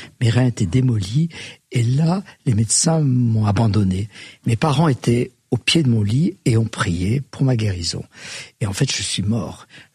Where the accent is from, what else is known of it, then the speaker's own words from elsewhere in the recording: Occitanie, France; born there; je suis né dans une culture huguenote, parce que je suis né dans les Cévennes